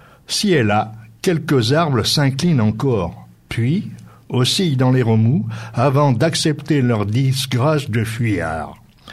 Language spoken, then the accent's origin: French; Bourgoin-Jallieu, Auvergne-Rhône-Alpes, France; born there; je suis né, moi aussi, à Bourgoin-Jallieu.